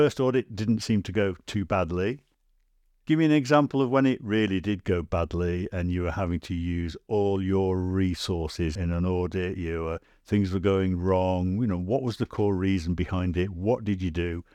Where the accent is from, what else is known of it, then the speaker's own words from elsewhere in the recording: England, United Kingdom; Also as well, being British English as we are, and Graham and I used to work for an Anglo-Swedish company, and our Swedish colleagues always said, no wonder you English are poets